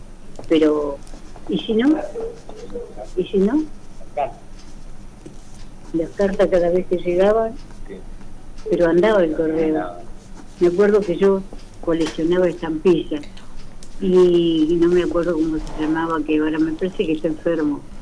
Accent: Los Toldos, Buenos Aires Province, Argentina; De Viamonte, nosotros venimos de Los Toldos.

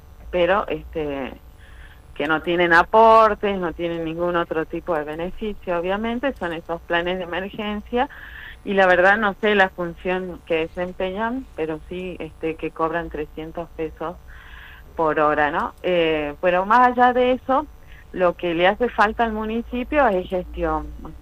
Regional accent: Cachi, Salta, Argentina; veo que mi pueblo está muy atrasado, muy lento en su crecimiento

